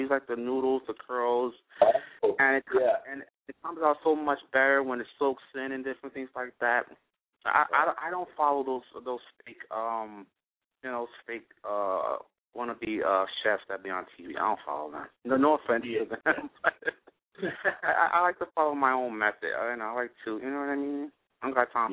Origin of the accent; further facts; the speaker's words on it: New Jersey, United States; I grew up in the project. I grew up in the worst area. I grew up in Prince Street Project, and then I moved to Step 1 Project, which both are closed down.